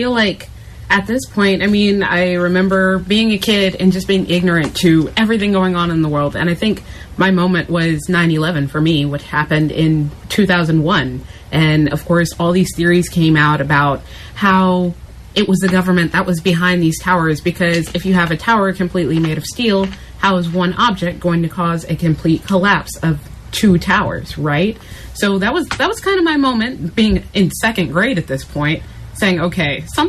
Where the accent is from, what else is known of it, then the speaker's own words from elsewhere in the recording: Houston, Texas, United States; I'm from Houston, of course, so I'm in the middle of Hurricane Harvey